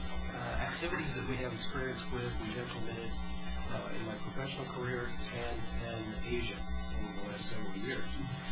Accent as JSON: {"language": "English", "town": "Rochester", "country": "United States", "said": "from Rochester"}